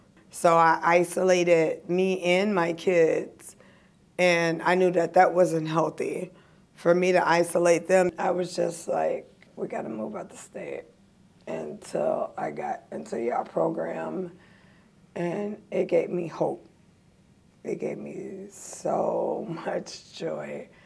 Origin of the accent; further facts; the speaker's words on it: Tennessee, United States; I lived in Madison since the age of 5. I'm from Tennessee.